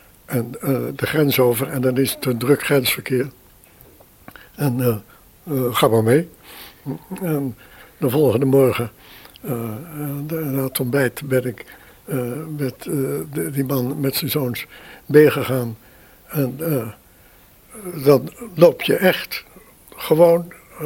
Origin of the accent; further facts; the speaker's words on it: Netherlands; als Nederlander heb je misschien voor een Belg of een Fransman al gauw een Duits accent.